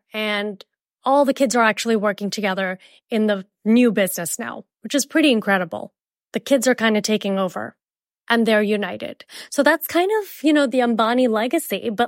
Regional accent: India; I'm really excited for that as an Indian.

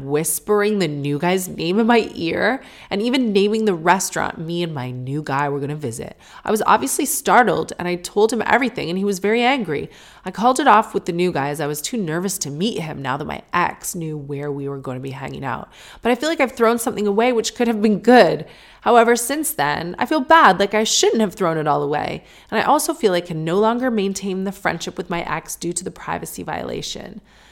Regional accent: St. Catharines, Ontario, Canada; it was right near where we grew up in St. Catharines, Ontario.

